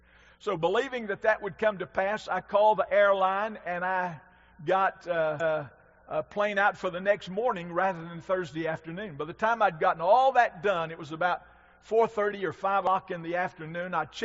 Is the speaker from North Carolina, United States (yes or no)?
yes; North Carolina, United States; I grew up in Western North Carolina.